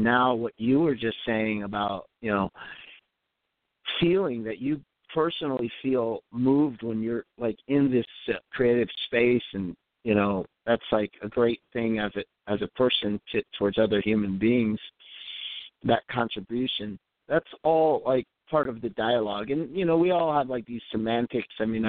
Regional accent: the South, United States; because I grew up like in the South, he's like amazing.

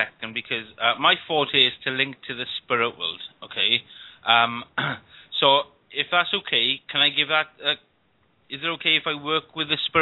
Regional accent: Florida, United States; So I'm from Florida, are you?

